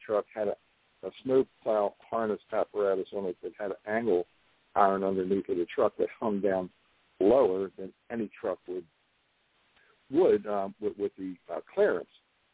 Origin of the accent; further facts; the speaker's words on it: Maryland, United States; So I'm trying to speed that up in my home state and have a meeting with Governor Larry Hogan's office